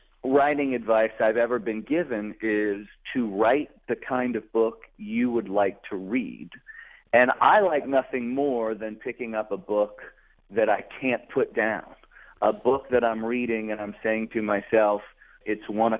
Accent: Cincinnati, Ohio, United States; Well, yeah, I was born in Cincinnati, and I grew up there, and then I came back later, and I went to graduate school there.

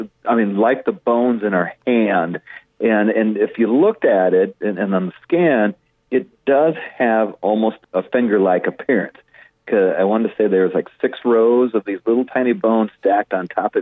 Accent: Midwest, United States; You know, I grew up in the Midwest, and we had the eastern monarch butterfly, and I can remember in August the migrations coming through, and it'd just be an ocean of black and orange throughout the whole farm.

